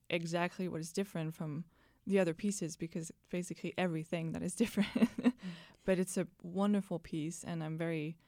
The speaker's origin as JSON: {"language": "English", "town": "Montreal", "region": "Quebec", "country": "Canada", "said": "Well, as you mentioned, I'm from Montreal, so I'm French-Canadian."}